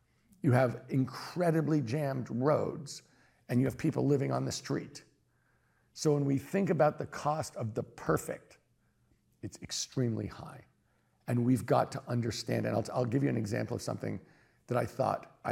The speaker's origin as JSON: {"language": "English", "town": "San Francisco", "region": "California", "country": "United States", "said": "So I'm from San Francisco. So I know San Francisco politics a little bit better."}